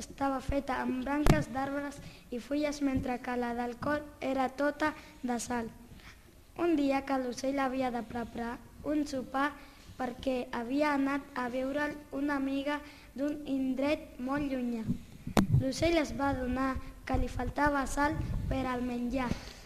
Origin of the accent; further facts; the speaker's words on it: Pakistan; Catalan is a second language; now in Barcelona, Spain; Jo, que també sóc de Pakistan, no coneixia aquest conte i em va agradar conèixer un conte del meu altre país.